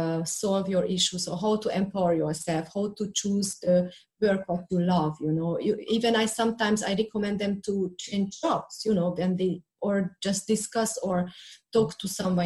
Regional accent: Hungary; So when I grew up, it was a communist regime

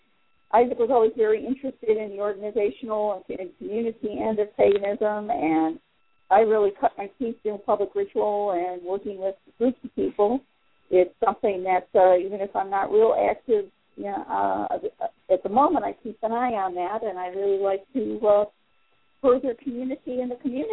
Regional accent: Chicago, Illinois, United States; We said, yeah, we're New Age with an edge. We're from Chicago.

